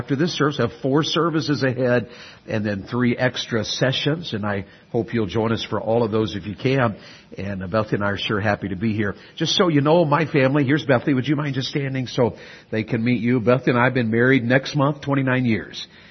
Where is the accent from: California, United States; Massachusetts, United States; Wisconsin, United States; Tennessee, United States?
Tennessee, United States; Knoxville; I grew up in Knoxville, and I'm a Tennessee Volunteer fan.